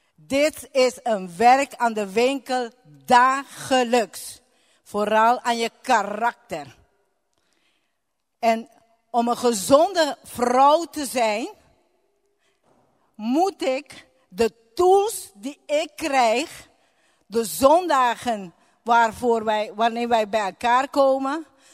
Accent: Aruba; Dutch is a second language; En ik kom uit Aruba, dus hier en daar zal je fouten herkennen in het Nederlandse taal.

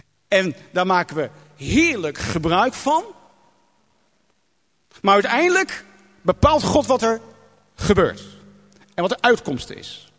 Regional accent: Netherlands; En wij als Hollanders hebben het koninkrijk der Nederlanden uitgebreid met allerlei koloniën.

